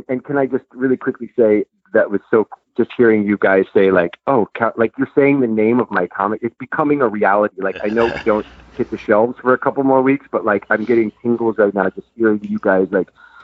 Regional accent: Kansas, United States; Growing up in Kansas, in a small suburb outside of the city

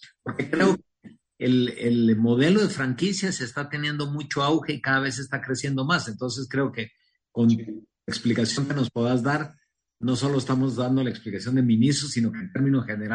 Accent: Retalhuleu, Guatemala; digamos, yo soy de Reu.

